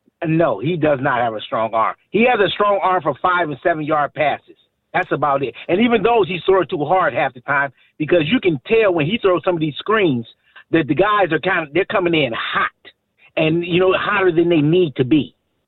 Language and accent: English; Glenville, Ohio, United States; Well, I'm from Glenville, so I am Clark Kent.